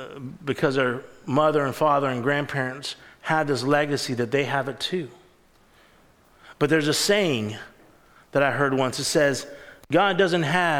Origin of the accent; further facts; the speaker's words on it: the South, United States; born there; Well, I was born in the South where we're a Christian nation here in the United States.